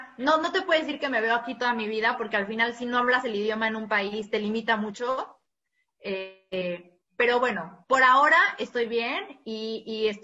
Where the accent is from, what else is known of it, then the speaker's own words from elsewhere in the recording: Mexico; hablo español porque soy mexicana